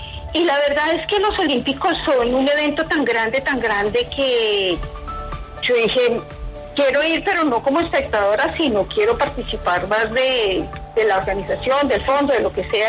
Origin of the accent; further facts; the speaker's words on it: Bogotá, Colombia; Yo nací en Bogotá, soy bogotana.